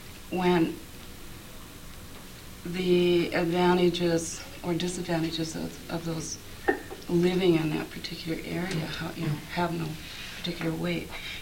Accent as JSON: {"language": "English", "town": "Elfin Cove", "region": "Alaska", "country": "United States", "said": "I'm from Elfin Cove."}